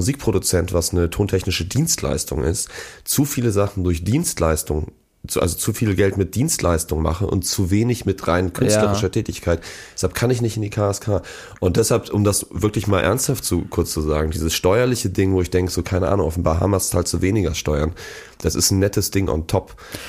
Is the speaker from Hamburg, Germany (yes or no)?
yes; Hamburg, Germany; born there; Ich bin im AK Wandsbek geboren.